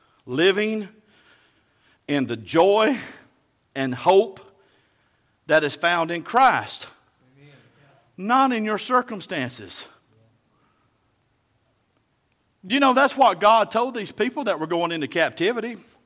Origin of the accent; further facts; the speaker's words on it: Alabama, United States; I'm from South Alabama, man.